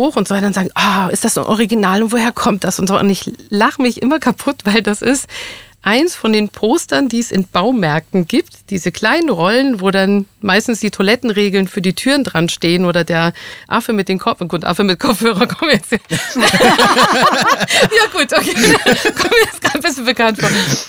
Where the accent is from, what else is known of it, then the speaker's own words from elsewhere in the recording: Saarbrücken, Saarland, Germany; Also ich bin in Saarbrücken aufgewachsen, also geboren, aufgewachsen, habe dort studiert, habe in Luxemburg gearbeitet